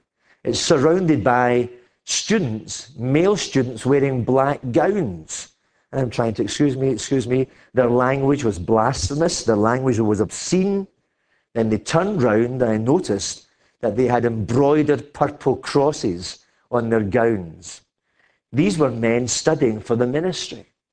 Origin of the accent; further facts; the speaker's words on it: Glasgow, Scotland, United Kingdom; When I grew up in Glasgow, in the East End of Glasgow, the toughest, poorest part of Glasgow. It's still the toughest, poorest part of Glasgow.